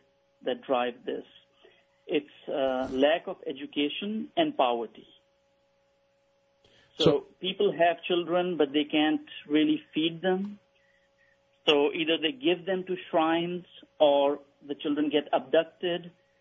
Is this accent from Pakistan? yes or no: yes; Pakistan; moved away as an adult; now in United States; No, actually, I was born in Pakistan. I lived in Pakistan. I came to the United States to study. And then I got a job here, and then I've been here in the United States for about 26, 27 years now.